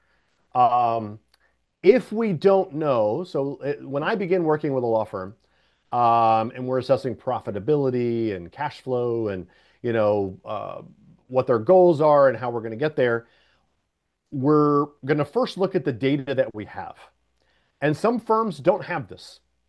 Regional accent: Houston, Texas, United States; because I'm from Houston, Texas

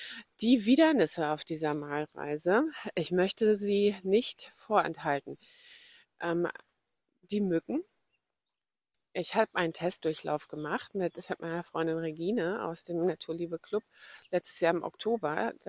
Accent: Brandenburg an der Havel, Brandenburg, Germany; Meine Heimatstadt Brandenburg an der Havel wird durchflossen von mehreren Havelarmen

